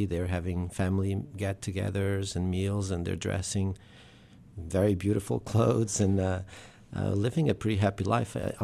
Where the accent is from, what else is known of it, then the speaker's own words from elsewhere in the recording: Portugal; now in United States; And honestly, I go to Portugal quite a bit. I spend about a month every year in my hometown.